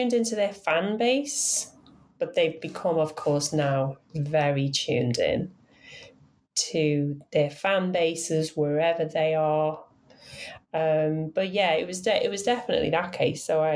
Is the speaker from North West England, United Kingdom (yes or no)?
yes; Liverpool, North West England, United Kingdom; I'm not from North Liverpool, where Anfield is. I'm from South Liverpool, so Wavertree. So it's like Smithdown Road, which is kind of an iconic road.